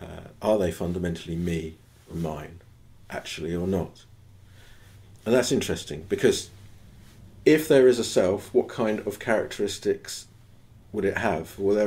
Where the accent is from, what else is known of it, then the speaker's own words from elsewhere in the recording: England, United Kingdom; I'm English